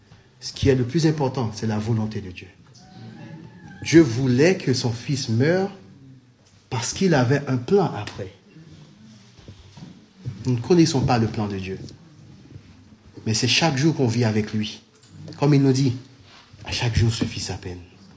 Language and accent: French; French Antilles, France; Oui, je sais, je viens des Antilles, mais quand même.